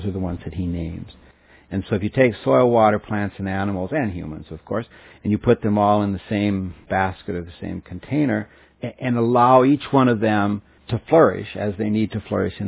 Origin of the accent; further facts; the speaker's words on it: Nebraska, United States; Even 50 years ago, a farmer in Nebraska, I was born and raised in Nebraska